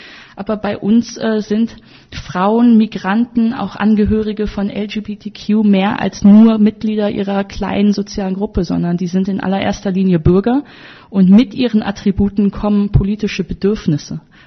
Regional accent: Wuppertal, North Rhine-Westphalia, Germany; ich komme ja aus Wuppertal

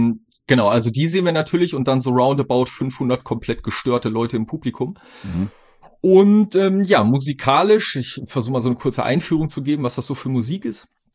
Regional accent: Minden, North Rhine-Westphalia, Germany; wir hatten damals eine ultra krass ja, also krass heftige und große Beatdown und Szene in meiner Heimatstadt in Minden.

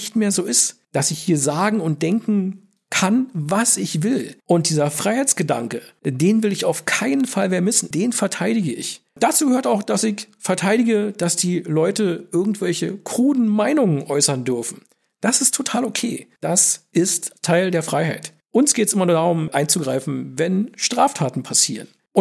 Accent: Germany; Ich bin in der DDR groß geworden. Als die Mauer gefallen ist, war ich 18.

